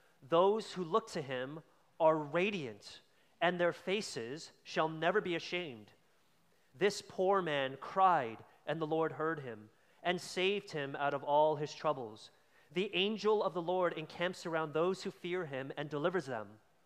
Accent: Toronto, Ontario, Canada; now in St. Thomas, Canada; I'm from Toronto originally, born and raised, and so being in London actually feels maybe a little more familiar to me than moving to a small town.

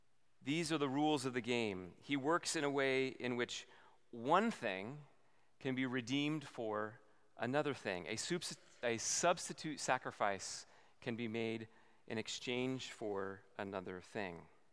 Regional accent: Midwest, United States; I don't really know how to say it, but I grew up in the Midwest, so.

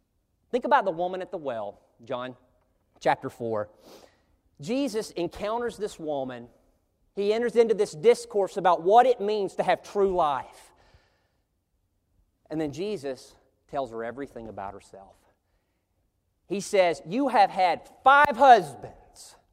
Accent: Arkansas, United States; I remember an instance growing up in Northeast Arkansas.

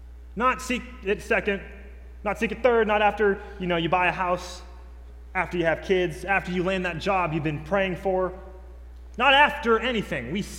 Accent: Henderson, Texas, United States; Now, I'm from Henderson. I've been in Henderson since I was in elementary school, so Tyler is just a hop, jump, and a skip away.

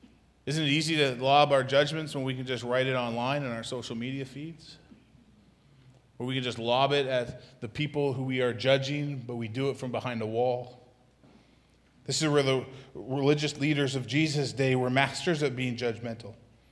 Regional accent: Canada; Can I say that because I'm Canadian?

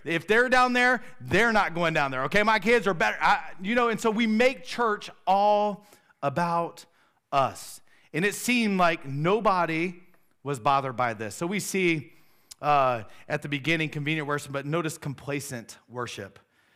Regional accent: Roanoke Rapids, North Carolina, United States; Growing up in Roanoke Rapids, there was one distinct thing about Roanoke Rapids.

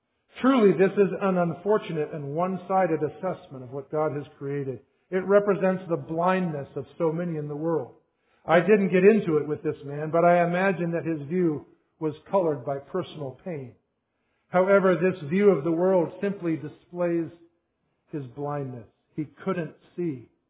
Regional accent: South Dakota, United States; I said, "I'm from South Dakota."

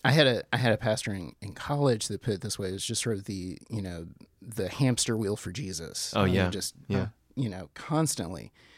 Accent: Texas, United States; So I grew up just outside of Dallas, Texas, and grew up in a Christian home. We were a very Baptist house.

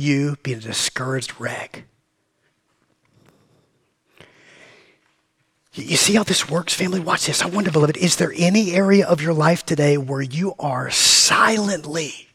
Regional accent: Georgia, United States; Where are you from? I said, we're from Georgia.

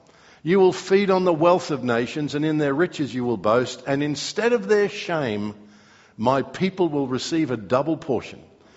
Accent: Australia; This is an issue that as I grew up as an Australian, I didn't understand.

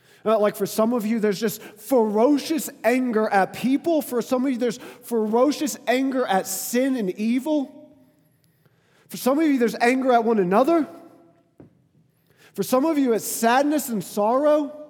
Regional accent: the South, United States; I'm from the South, and so there's a lot of assumptions about living in the South.

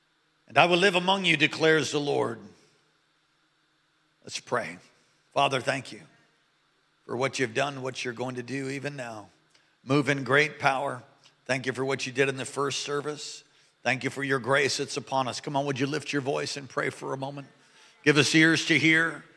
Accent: New York City, New York, United States; As I was growing up in New York, and by the way, New York has more Jews than any other place in the world except for Israel, I was constantly meeting and surrounded by Jewish culture.

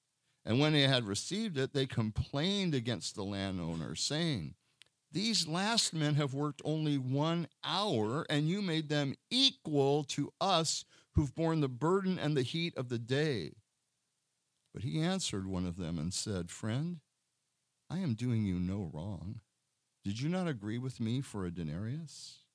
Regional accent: Beaverton, Oregon, United States; I grew up in Beaverton, Oregon, Portland and Beaverton.

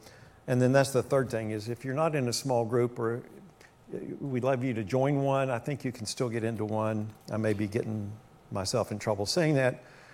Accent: West Virginia, United States; I'm from West Virginia, and I'm fairly simple.

